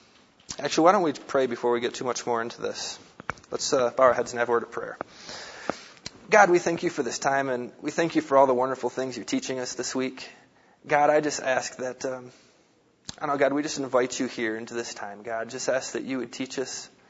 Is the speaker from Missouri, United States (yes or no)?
no; Michigan, United States; I'm originally from Michigan. I went to school at Michigan State University